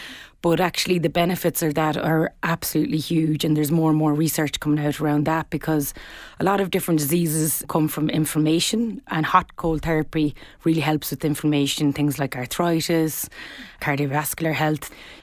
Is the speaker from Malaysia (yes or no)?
no; Ireland; And I think historically as Irish people, we're very community driven people and we've grown up with community.